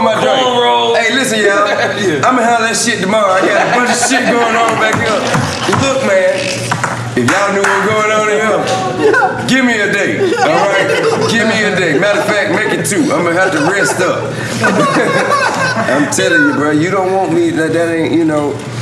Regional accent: Georgia, United States; Like, I'm a felon, but I'm from Georgia.

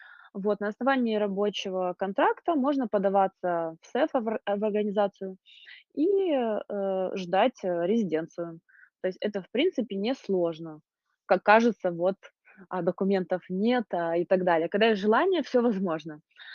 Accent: Ukraine; moved away; А в Украине жила, потому что семья моя жила в Украине, в принципе, я и родилась в Украине, и жила в Украине всегда, но так как я чистокровная болгарка, я смогла сделать себе гражданство, и это позволило мне с легкостью переехать в Европу.

